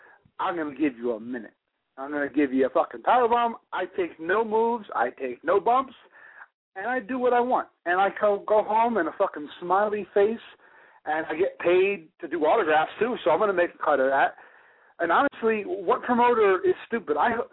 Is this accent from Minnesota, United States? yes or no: no; Allentown, Pennsylvania, United States; All right, so basically where I'm from Allentown. Allentown, Bethlehem, you know, the AB area. It's called Lehigh Valley.